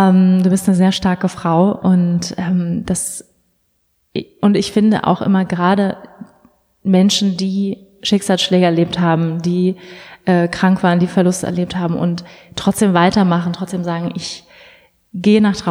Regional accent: Schleswig-Holstein, Germany; Ich bin ja in Schleswig-Holstein groß geworden übrigens.

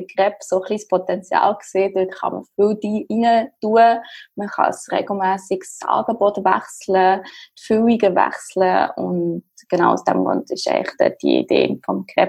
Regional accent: Germany; now in Switzerland; Also mein Background ist, dass ich seit jetzt mittlerweile 15 Jahren in der Schweiz lebe. Ich bin ursprünglich aus Deutschland. Mein Vater ist Franzose.

